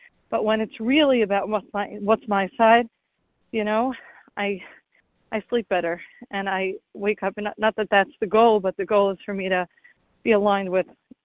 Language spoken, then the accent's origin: English; New Jersey, United States; I'm very grateful to be here. I'm from New Jersey. I'm taking a walk in the park here.